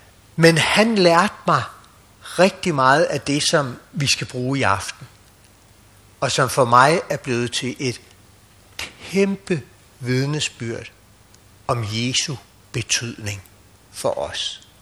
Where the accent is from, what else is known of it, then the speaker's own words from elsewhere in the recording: Frederikssund, Capital Region of Denmark, Denmark; end man er hjemme i Frederikssund, hvor jeg kommer fra.